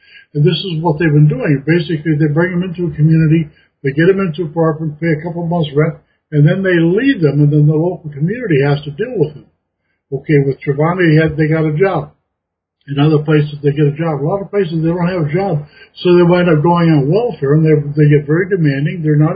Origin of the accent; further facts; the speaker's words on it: Minnesota, United States; Because I grew up in Minnesota, and Cargill's headquarters is there, I sent them a draft copy of this early on.